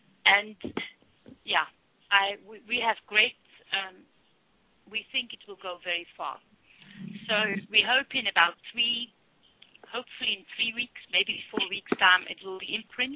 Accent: Cape Town, Western Cape, South Africa; Most of you probably know that we are from Cape Town, South Africa

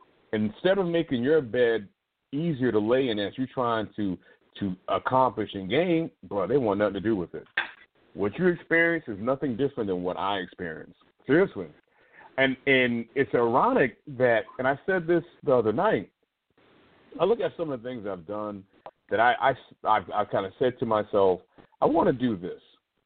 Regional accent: Connecticut, United States; I said, you know, I'm down from Connecticut.

